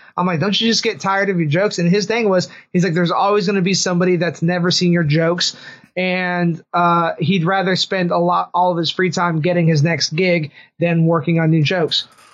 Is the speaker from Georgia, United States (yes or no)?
no; San Diego, California, United States; Cause I actually had a mentor, cause I'm from San Diego and that's where I started.